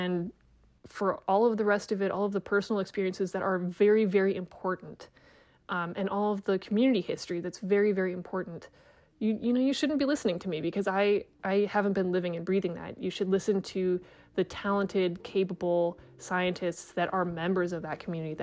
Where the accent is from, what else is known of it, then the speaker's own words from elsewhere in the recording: Saskatoon, Saskatchewan, Canada; born there; I was born in Saskatoon.